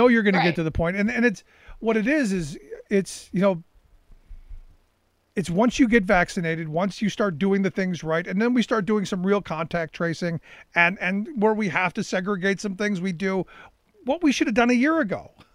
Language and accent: English; Cleveland, Ohio, United States; And now we're my hometown of Cleveland right now.